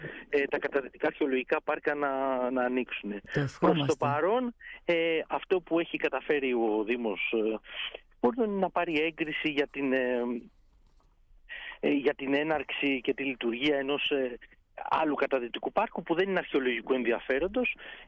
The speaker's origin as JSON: {"language": "Greek", "town": "Thymaina", "region": "North Aegean", "country": "Greece", "said": "η Θήμενα είναι ένας υπέροχος τόπος. Είναι ο τόπος μου, τον αγαπώ πολύ. Οι γονείς μου γεννήθηκαν και μεγάλωσαν εκεί. Εγώ επέστρεψα κάποια στιγμή στους Φούρνους. Είναι ένας τόπος αγνός, φιλόξενος."}